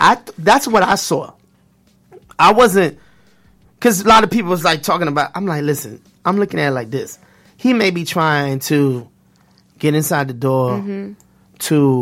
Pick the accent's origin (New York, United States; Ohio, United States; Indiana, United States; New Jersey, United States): New York, United States; Brooklyn; I remember moving down here and music that was popping up north, because I'm from Brooklyn, East New York